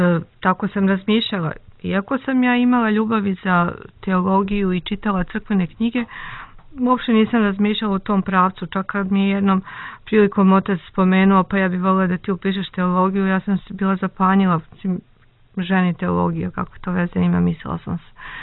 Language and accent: Serbian; Kruševac, Šumadija and Western Serbia, Serbia; now in Belgrade, Serbia; A rođena sam u okolini Kruševca … tamo su moji počeci